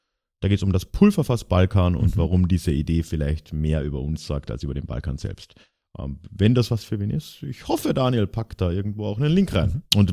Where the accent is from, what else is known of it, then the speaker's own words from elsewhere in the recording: Austria; als Österreicher sind wir da natürlich ein bisschen näher dran